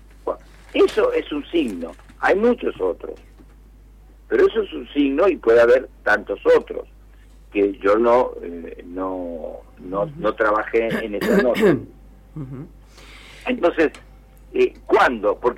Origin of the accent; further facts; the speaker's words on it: Argentina; como los argentinos entendemos el liberalismo